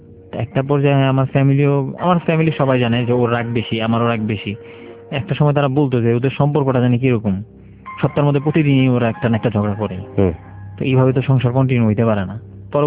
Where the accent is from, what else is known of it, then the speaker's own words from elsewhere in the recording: Dhaka, Dhaka Division, Bangladesh; আমি ঢাকার বাড়ি, এখন আমি টেনশনে পড়ে গেছি, আমার ঢাকার কিছু লোকেশন তারা জানে